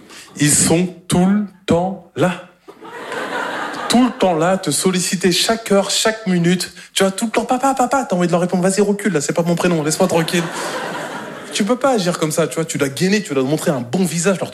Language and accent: French; Normandy, France; Moi, je suis normand de base